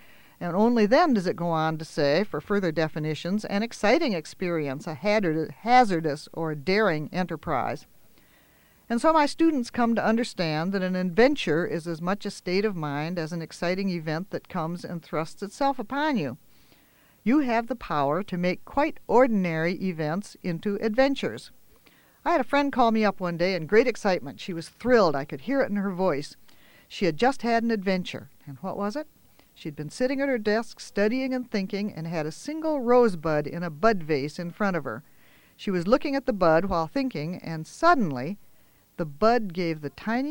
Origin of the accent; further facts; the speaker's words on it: Turtle Township, Wisconsin, United States; So here I was in the house I grew up in Turtle Township in Rock County, Wisconsin, in an area that I knew as well as, well as the inside of my own mouth.